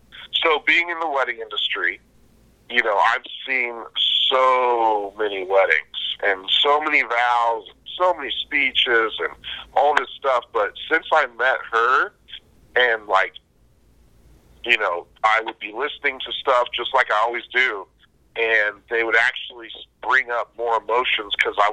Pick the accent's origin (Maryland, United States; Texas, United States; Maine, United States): Texas, United States; I'm from Texas. I always call it floating the river.